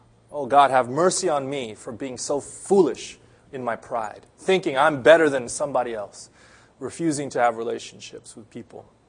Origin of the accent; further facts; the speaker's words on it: Los Angeles, California, United States; "Hey, hi, how you doing? … I'm from Los Angeles. It's nice to meet you.